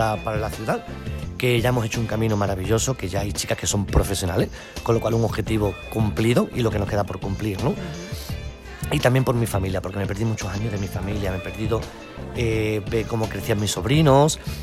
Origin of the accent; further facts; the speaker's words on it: Badajoz, Extremadura, Spain; De Sevilla, decía, digo, no, yo soy de Badajoz, ¿no?